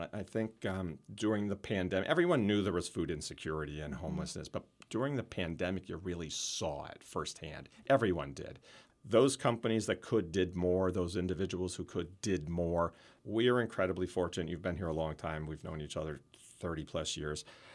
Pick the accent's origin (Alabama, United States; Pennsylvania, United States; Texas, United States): Pennsylvania, United States; I was born and raised in the Lehigh Valley, so I have a lot of great friends